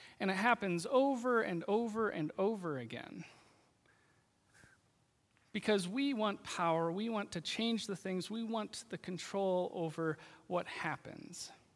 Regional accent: Iowa, United States; I grew up in Sioux County, Iowa

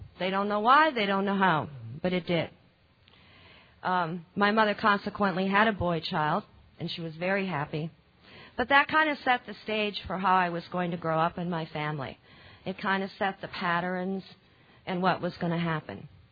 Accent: Hawaii, United States; I'm from Hawaii. … I'm an addict?

